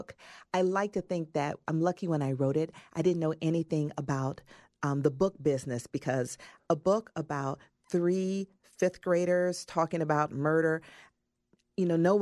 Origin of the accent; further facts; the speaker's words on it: Atlanta, Georgia, United States; I felt like as a native Atlantan, I was a witness to the child murders because two of the murdered children were students at my school.